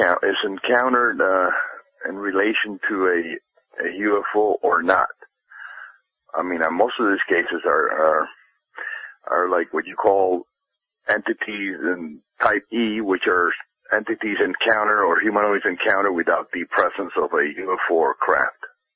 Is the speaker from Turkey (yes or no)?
no; Cuba; born or raised there; now in United States